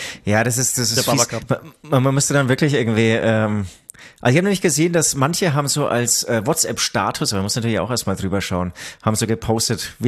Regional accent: Nuremberg, Bavaria, Germany; born there; ich bin in Nürnberg geboren.

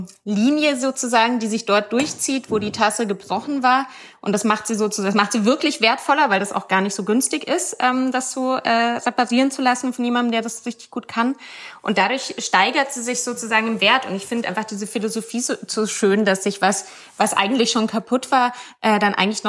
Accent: Bavaria, Germany; also born or lived in Austria; Und ich komme ja ursprünglich aus Bayern. Ich habe lange auch in Österreich gelebt.

